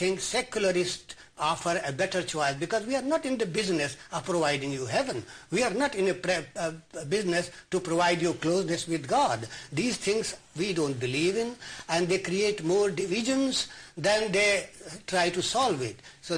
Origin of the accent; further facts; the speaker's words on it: India; born there; I was born in India